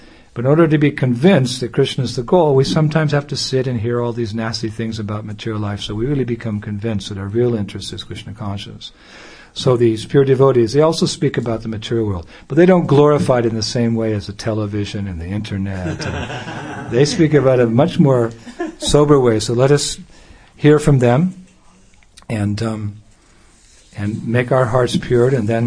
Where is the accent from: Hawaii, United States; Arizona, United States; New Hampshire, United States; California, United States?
California, United States; I used to hunt gold when I was from California, so we have the Sierra Nevada mountains